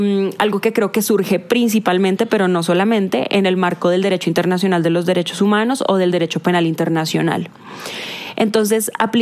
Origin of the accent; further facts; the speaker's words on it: Colombia; soy colombiana